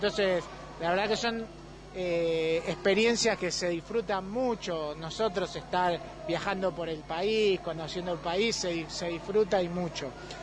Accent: Buenos Aires, Argentina; somos la gran mayoría de nosotros somos de Buenos Aires

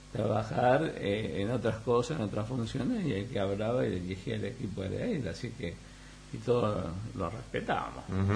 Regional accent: Colonia Caroya, Córdoba, Argentina; yo soy cordobés de Colonia Carolla. Ajá. De Colonia Carolla. Ese es el origen de la familia.

